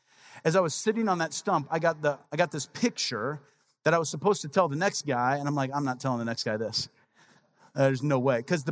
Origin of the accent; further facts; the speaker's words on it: Midwest, United States; we're from the Midwest. We didn't know.